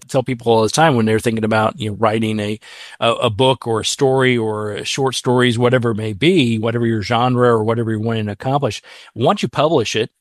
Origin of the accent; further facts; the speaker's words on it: Richmond, Indiana, United States; even to my hometown of Richmond, Indiana, playing for the symphony